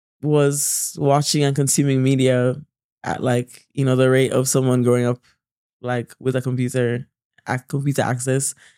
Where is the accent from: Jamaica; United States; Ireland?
Jamaica; I feel like growing up in Jamaica, I really honed in on my listening skills.